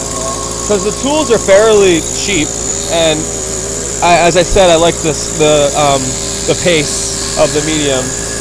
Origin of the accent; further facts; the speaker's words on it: New York, United States; I'm from Westchester County. It's like an hour and a half downstate from here. And I've been wanting to take this course. I'm 21 years old.